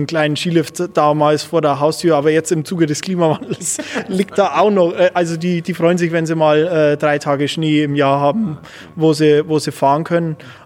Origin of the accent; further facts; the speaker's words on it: Bavaria, Germany; now in Stralsund, Germany; Ich komme aus der Oberpfalz, ja. Genau, und bin jetzt mittlerweile schon seit 5 Jahren hier oben in Stralsund und ja, auch außerhalb von Bayern kann man es ganz gut aushalten.